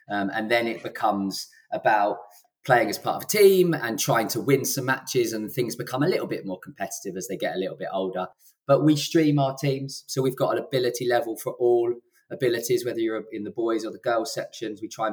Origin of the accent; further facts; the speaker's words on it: Harpenden, East of England, United Kingdom; And actually played for the club when I was a youngster as well, growing up in Harpenden.